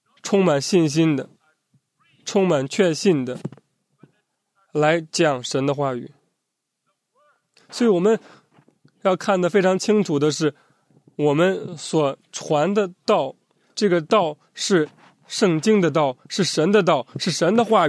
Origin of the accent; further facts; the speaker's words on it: Zambia; Chinese is a second language; 现在我想和大家对读一些从我的家乡的这个新闻，从我的家乡的这个当地的报纸上面所讲的几个报道。